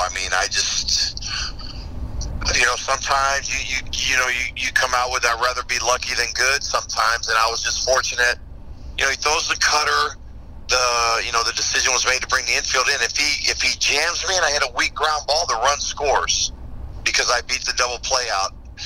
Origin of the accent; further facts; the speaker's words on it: Tampa, Florida, United States; I live in Tampa, or I grew up in Tampa